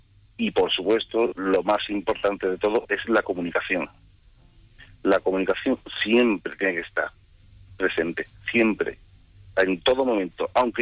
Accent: Seville, Andalusia, Spain; Yo en este caso soy de Sevilla.

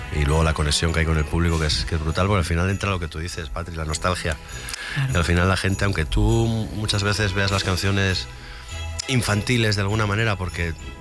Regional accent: Asturias, Spain; Yo soy asturiano.

